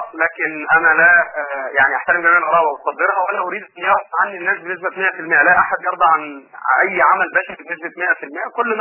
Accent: Egypt; واحنا ان شاء الله كمصريين

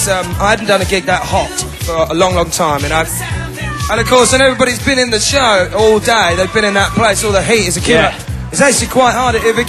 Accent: Stretford, North West England, United Kingdom; born there; I was born in Stretford, Manchester

